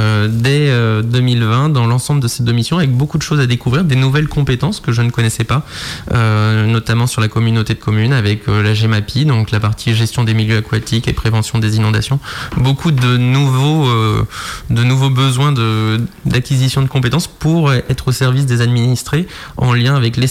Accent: Saint-Brieuc, Brittany, France; Alors, j'ai grandi en Bretagne, à Saint-Brieuc exactement.

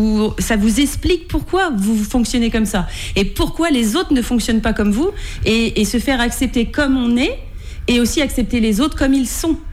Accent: Poitiers, Nouvelle-Aquitaine, France; moi je suis de Pictavienne en fait, je viens de Poitiers à la base, oui. Donc j'ai vécu 30 ans à Poitiers.

